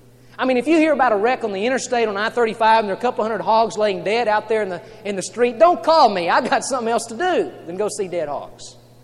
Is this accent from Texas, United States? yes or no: yes; Texas, United States; I grew up in South Texas, and I've seen a lot of hog farms.